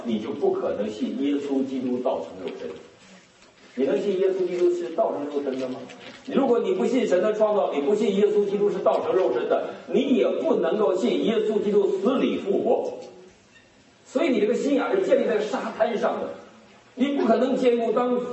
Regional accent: China; 那我们中国这些人，我们来自于一个无神论的地方，我们从小是科学至上主义者，

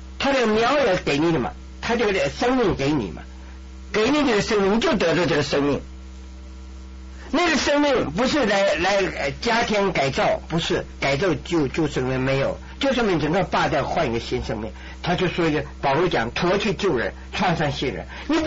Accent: China; 我不是羞辱我们中国，我是中国人。

